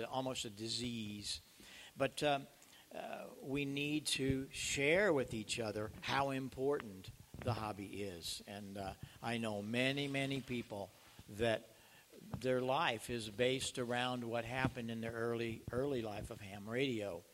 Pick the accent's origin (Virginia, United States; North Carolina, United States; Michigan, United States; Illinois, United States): Illinois, United States; Marissa; I grew up in Marissa, Illinois, about 50 miles southeast of St. Louis.